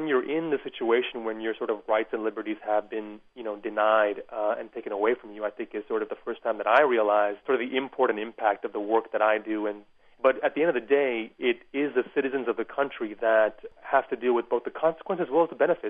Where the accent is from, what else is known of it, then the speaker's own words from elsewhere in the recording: United States; I'm an American citizen sort of raised in this country